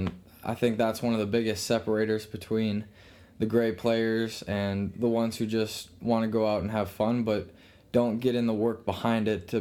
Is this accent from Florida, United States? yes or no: no; Shoreview, Minnesota, United States; I'm from Shoreview, Minnesota. I play high school baseball at Moundsview High School.